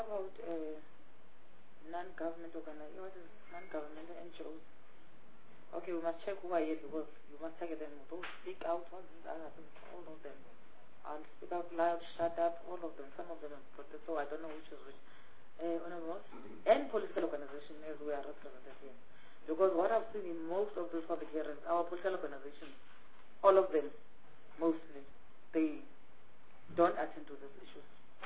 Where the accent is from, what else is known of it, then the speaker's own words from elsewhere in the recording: Gauteng, South Africa; I'm from Gauteng